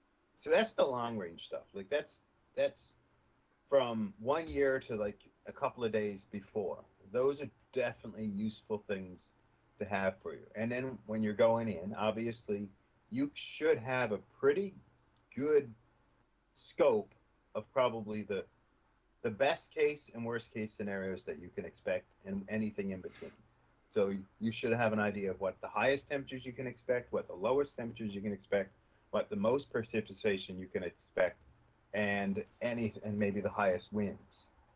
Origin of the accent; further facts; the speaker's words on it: Newfoundland and Labrador, Canada; also born or lived in Nova Scotia; growing up in Newfoundland and living in Nova Scotia, it was pretty accurate.